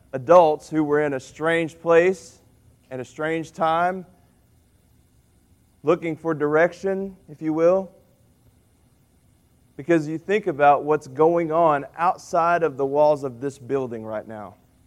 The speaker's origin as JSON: {"language": "English", "region": "Texas", "country": "United States", "tie": "born there", "said": "Born in June in East Texas, and so it was probably hot from the very beginning"}